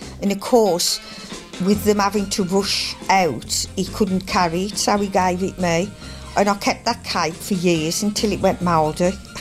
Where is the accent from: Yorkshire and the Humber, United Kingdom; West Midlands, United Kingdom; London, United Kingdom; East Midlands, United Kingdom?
West Midlands, United Kingdom; accent: Black Country; my black country accent